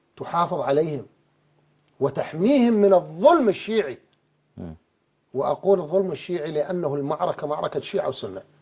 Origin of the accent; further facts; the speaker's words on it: Al Anbar, Iraq; أنا ابن الأنبار